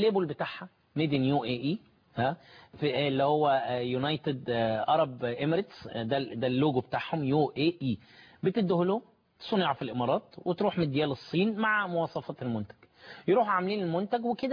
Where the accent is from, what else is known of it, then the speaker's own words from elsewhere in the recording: Egypt; احنا كمصريين